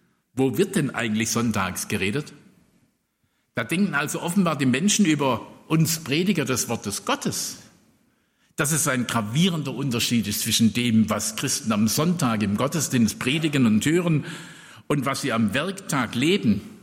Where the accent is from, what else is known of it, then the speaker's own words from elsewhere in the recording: Stuttgart, Baden-Württemberg, Germany; also vor allem für mich als Stuttgarter, ja, weil wir hatten da keinen Stall.